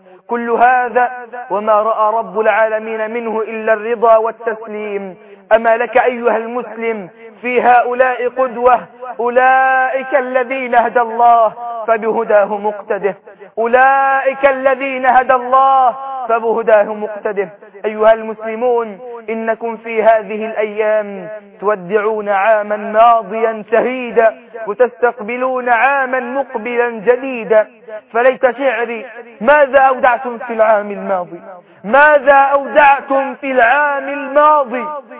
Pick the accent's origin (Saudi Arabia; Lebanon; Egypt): Egypt; بلدنا مصر